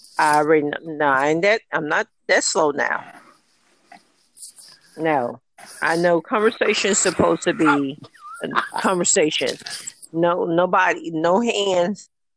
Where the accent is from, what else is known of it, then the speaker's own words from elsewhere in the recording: South Carolina, United States; And I'm from South Carolina, and we're friendly Southern people.